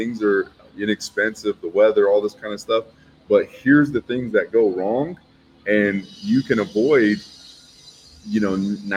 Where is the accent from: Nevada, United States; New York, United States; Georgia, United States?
Nevada, United States; Las Vegas; Yeah, so I'm born and raised in Vegas.